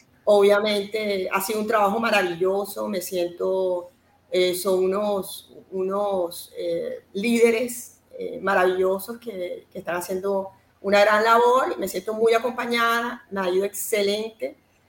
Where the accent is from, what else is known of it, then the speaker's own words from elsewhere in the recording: Barranquilla, Atlántico, Colombia; also born or lived in Bogotá; yo soy barranquillera, obviamente, como se nota. Soy costeña, soy barranquillera, pero viví muchos años en Bogotá. viví 18 años en Bogotá.